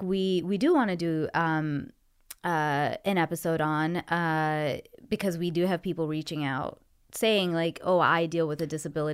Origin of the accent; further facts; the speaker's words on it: Ontario, Canada; so I'm from Ontario, Canada.